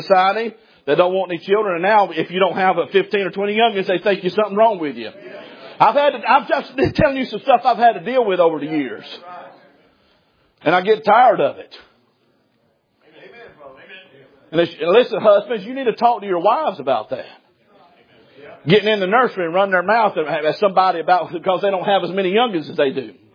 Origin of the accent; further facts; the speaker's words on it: Alabama, United States; now in Tennessee, United States; I'm from Alabama, brother. It sinks down there, and I'm in Tennessee preaching, and it sinks up there.